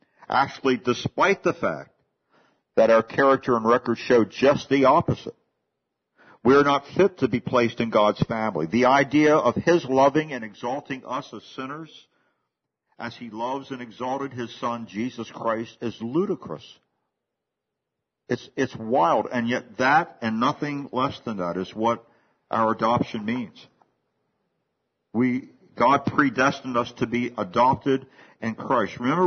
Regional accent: Hagerstown, Maryland, United States; When I was a boy growing up in Hagerstown, my mother made it a point to shop at a certain food store just down the street from the church we attended.

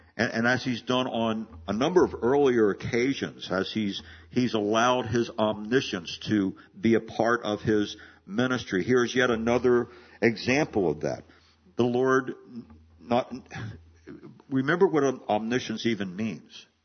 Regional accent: Maryland, United States; When I was growing up in Western Maryland just after the flood

